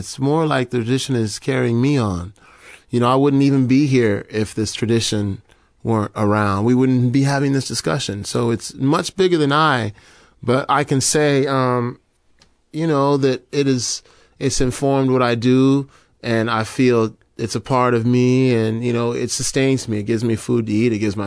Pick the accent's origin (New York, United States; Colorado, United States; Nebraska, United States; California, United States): Colorado, United States; This was in Colorado. I'm from Colorado.